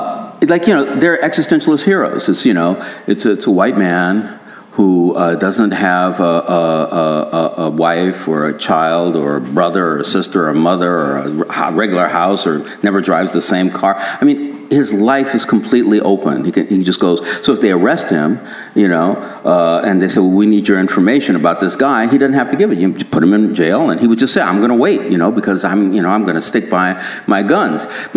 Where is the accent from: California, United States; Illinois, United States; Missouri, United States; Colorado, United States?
California, United States; also born or lived in East Coast; I was living in the West East Coast, but I'm still a Californian at heart.